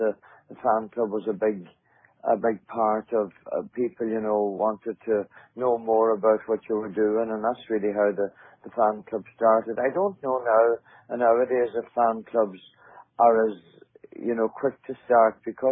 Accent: Ireland; it's not because we're Irish, it's just, you know, and the Irish doesn't hurt you

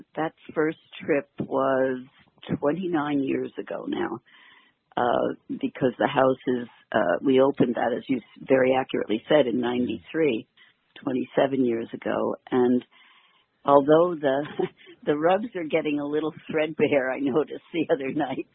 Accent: Allentown, Pennsylvania, United States; I was teaching. I was from Allentown, Pennsylvania

